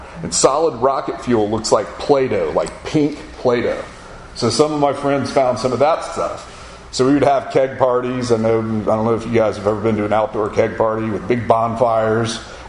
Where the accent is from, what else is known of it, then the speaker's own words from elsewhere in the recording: Florida, United States; I'm like, oh, I'm from Florida, man, I was at the beach yesterday.